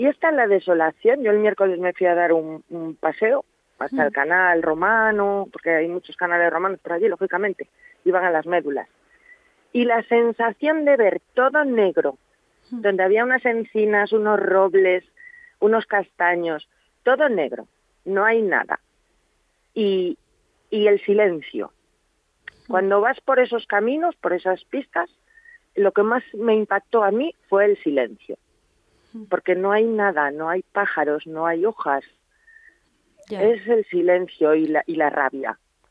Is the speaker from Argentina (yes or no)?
no; Lleres, Castile and León, Spain; Yo paso los veranos en Lleres, donde se originó el incendio del día 9. El día 8 empezó en Llamas de Cabrera y el día 9 empezó en Lleres, en mi pueblo.